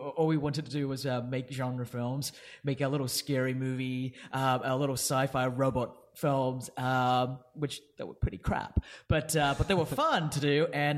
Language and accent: English; Australia; I grew up in Australia, and then in my younger years, and then I moved to the eastern states.